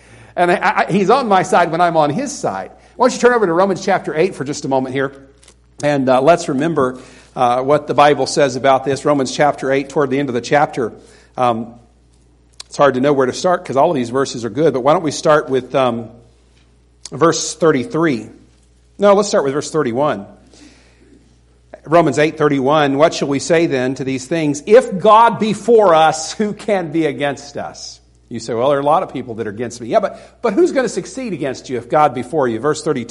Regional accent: the South, United States; I'm from the South, you would expect that.

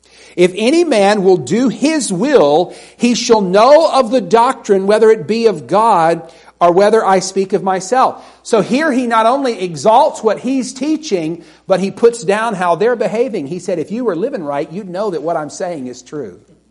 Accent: Alabama, United States; I grew up in the South, you know, and we who lived in Alabama looked at people over in Mississippi

